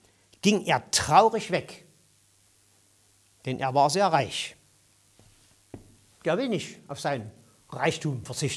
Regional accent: East Germany, Germany; Wir im Osten, wo ich herkomme, wir haben 40 Jahre lang so die primitive Spielart des Materialismus mitgemacht.

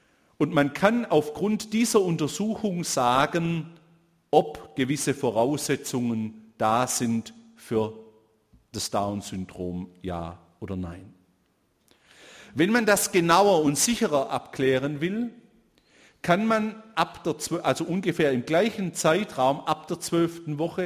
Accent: Konstanz, Baden-Württemberg, Germany; Dort, wo ich herkomme, aus Konstanz

